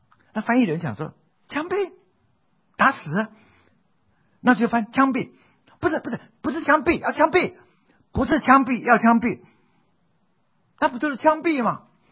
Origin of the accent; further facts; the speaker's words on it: Taiwan; born there; 因为我是台湾出生的哈， … 我爸爸是福建惠安人，惠安就在泉州的东边，就是惠安。